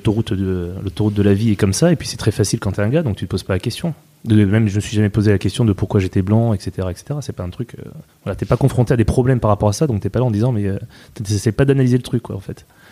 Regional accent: Île-de-France, France; born there; Alors que je suis né dans le 92

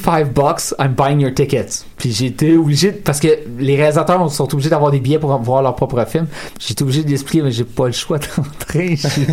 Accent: Saint-Eustache, Quebec, Canada; On a grandi à Saint-Eustache.

